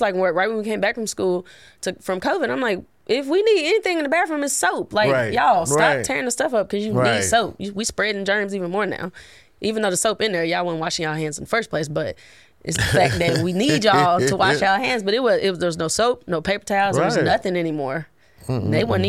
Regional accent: Tennessee, United States; I'm from Tennessee, though, but whatever.

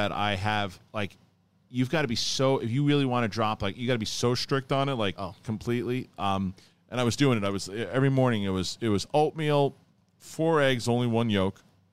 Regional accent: Bayside, New York, United States; Which is when I grew up in Bayside.

